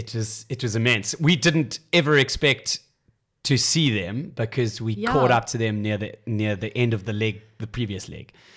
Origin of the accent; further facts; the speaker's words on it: South Africa; we obviously know the other team well, being South African.